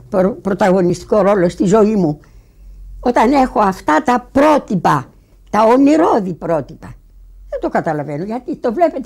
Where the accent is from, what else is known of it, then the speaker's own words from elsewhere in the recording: Greece; σαν Ελληνίδα αγαπάω την κιθάρα του Απόλλωνα, αγαπάω τη λύρα του Ορφέα